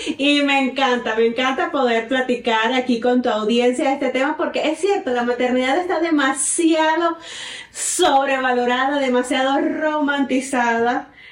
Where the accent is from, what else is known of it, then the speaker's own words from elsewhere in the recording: Venezuela; also born or lived in Querétaro, Mexico; now in Dallas, United States; Yo soy venezolana. Estuve viviendo 8 años en México, en la ciudad de Querétaro, a la cual amo profundamente. Y recientemente, hace algunos meses, me mudé al área de Dallas